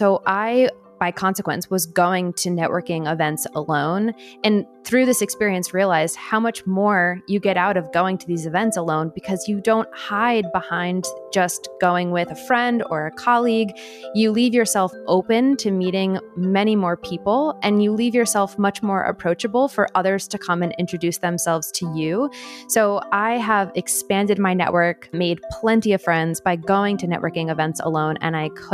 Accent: United States; now in Italy; I'm an American living in Italy. I moved here a little over 2 years ago

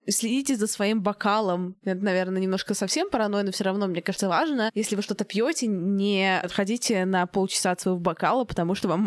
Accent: London, United Kingdom; я из Лондона.

